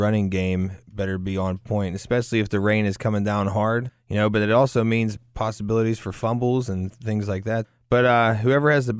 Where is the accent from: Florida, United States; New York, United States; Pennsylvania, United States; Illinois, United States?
Pennsylvania, United States; Pittsburgh; I mean, I grew up in Pittsburgh, so muddy, cold, snow, wet, rain, you know.